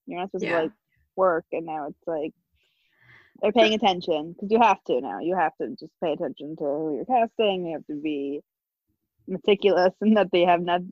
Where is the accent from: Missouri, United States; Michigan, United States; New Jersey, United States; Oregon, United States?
New Jersey, United States; okay, I'm a Jersey girl, so on the other side.